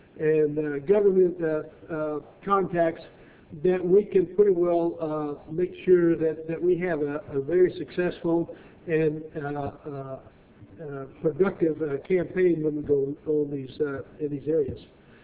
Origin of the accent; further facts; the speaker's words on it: Arizona, United States; now in Georgia, United States; I live in Georgia at the present time, and my home state is Arizona.